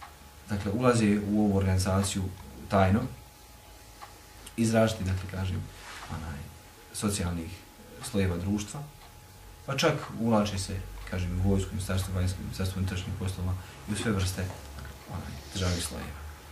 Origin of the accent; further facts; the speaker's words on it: Bosnia & Herzegovina; kod nas u Bosni uvijek potencira da postoji opas